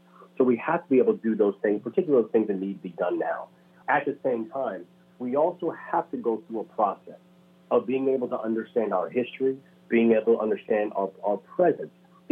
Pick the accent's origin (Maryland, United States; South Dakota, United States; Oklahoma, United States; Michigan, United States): Maryland, United States; Baltimore; Yeah, and in fact, I still do live in Baltimore. You know, Baltimore is my hometown